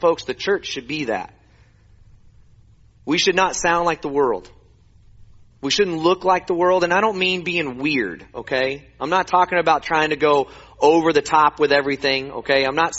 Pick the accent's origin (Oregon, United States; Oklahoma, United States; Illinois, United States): Oklahoma, United States; also born or lived in Houston, United States; Born in Houston, raised in Oklahoma. I'm an Oklahoma boy. That's my home.